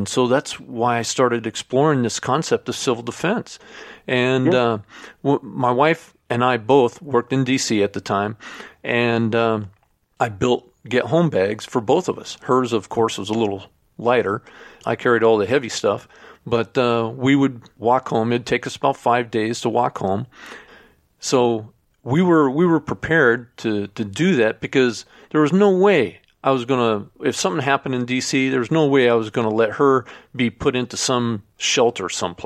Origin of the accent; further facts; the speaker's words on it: Oregon, United States; I'm originally from Oregon